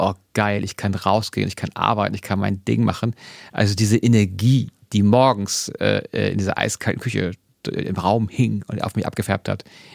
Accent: Hamburg, Germany; Ich bin aufgewachsen in Wandsbek, eben Wandsbek, dann Niendorf und dann bin ich in meiner Jugend und Studentenzeit quer durch die Stadt gezogen und bin irgendwann im etwas ruhigen, beschaulichen Winterhude gelandet.

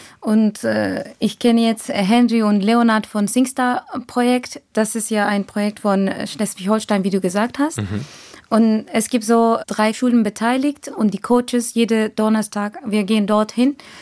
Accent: Kurdistan, Turkey; German is a second language; now in Germany; Ich bin aus Kurdistan, also der türkische Teil.

